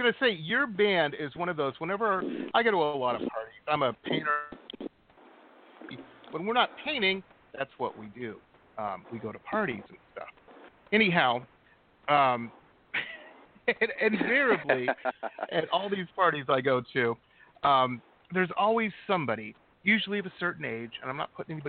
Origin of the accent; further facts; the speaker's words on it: Michigan, United States; because I grew up in the Midwest and outside of Detroit, and, you know, just huge rock area.